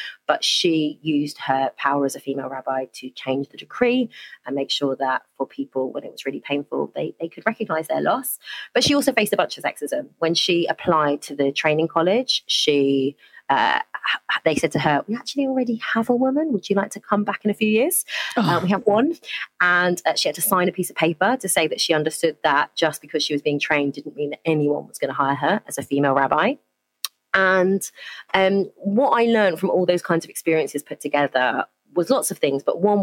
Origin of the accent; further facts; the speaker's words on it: London, United Kingdom; So I'm a Londoner. Like a lot of Londoners, neither of my parents are from London. My mum is from a city in the north of England called Bradford, born to a refugee unaccompanied child.